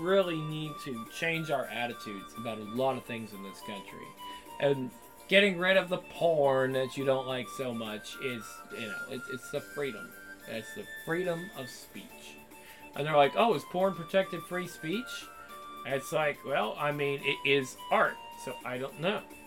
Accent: United States; born there; I was born in America, but I'm not really a fan of the people that created the country.

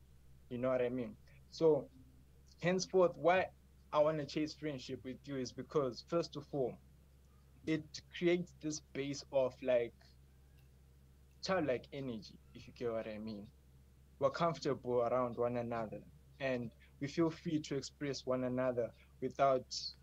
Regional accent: Zimbabwe; From Zimbabwe.

